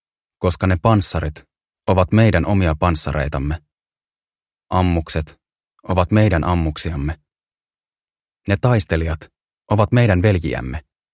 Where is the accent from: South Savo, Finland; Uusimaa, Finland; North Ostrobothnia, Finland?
Uusimaa, Finland; Vantaa; kotikaupungissani Vantaalla